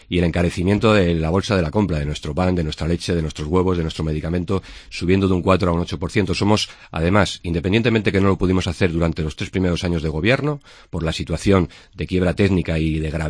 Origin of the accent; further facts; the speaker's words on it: Spain; de todos nosotros como españoles